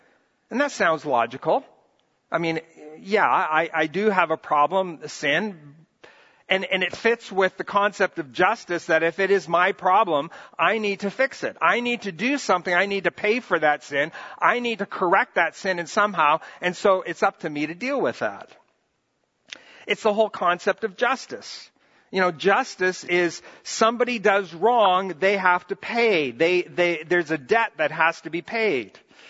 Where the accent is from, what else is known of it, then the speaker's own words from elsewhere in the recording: Brazil; One of my childhood memories growing up in Brazil was a friend